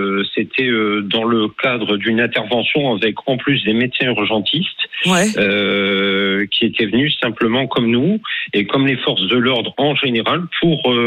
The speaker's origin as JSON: {"language": "French", "region": "Hauts-de-France", "country": "France", "said": "je viens du Nord-Pas-de-Calais, donc je suis habitué, je vais dire, à tout ça. Mais j'ai vécu des endroits comme à Roubaix, par exemple, dans le Nord-Pas-de-Calais"}